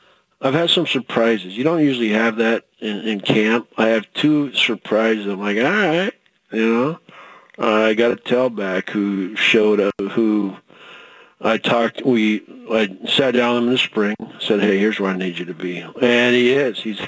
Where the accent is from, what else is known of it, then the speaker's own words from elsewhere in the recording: the South, United States; I mean, I grew up in the South, you know.